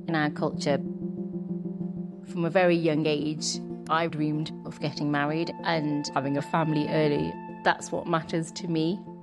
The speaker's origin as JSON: {"language": "English", "region": "London", "country": "United Kingdom", "tie": "born or raised there", "said": "I'm born and raised in West London. I've lived here all my life."}